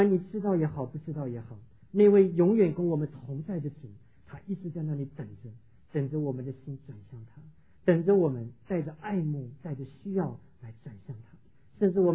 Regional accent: Rende, Tainan, Taiwan; 台湾台南县我的老家，这个仁德乡

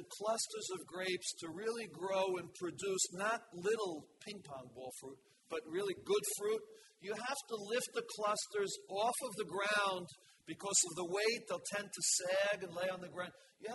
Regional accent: New York, United States; telling him I'm from New York

